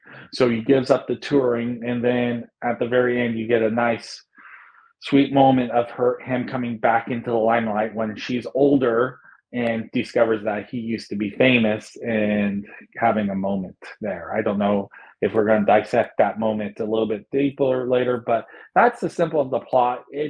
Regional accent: California, United States; he got around, especially in San Francisco, and I'm from the Bay Area.

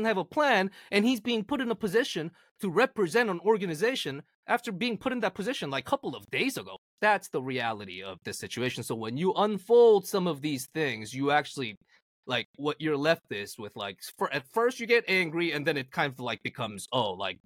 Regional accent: South Korea; Like growing up in Korea in the 90s, he was the guy.

